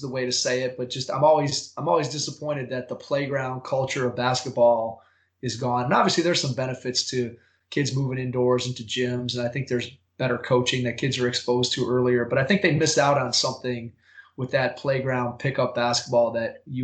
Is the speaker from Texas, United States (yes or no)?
no; Strongsville, Ohio, United States; I went to tons of high school games at in my hometown here in Strongsville.